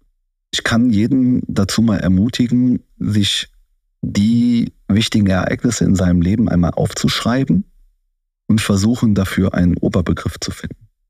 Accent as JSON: {"language": "German", "town": "Cologne", "region": "North Rhine-Westphalia", "country": "Germany", "tie": "born or raised there", "said": "Ich bin im Prinzip in Köln groß geworden. Bin in Köln aufgewachsen. Seit ich denken kann, bin ich Kölner. Kann Kölsch sprechen. Bin auch mit der kölschen Sprache auch aufgewachsen. Meine Großeltern haben Kölsch gesprochen."}